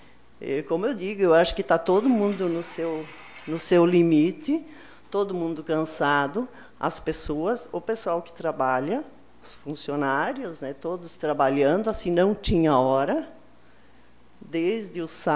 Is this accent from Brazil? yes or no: yes; Capitão, Rio Grande do Sul, Brazil; born there; eu que nasci em Capitão, eu nunca imaginei que poderia acontecer o que aconteceu lá